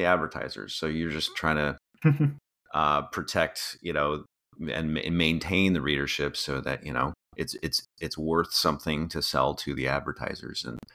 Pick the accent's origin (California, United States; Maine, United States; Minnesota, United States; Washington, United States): Washington, United States; I grew up in the Pacific Northwest, so Northwest Washington.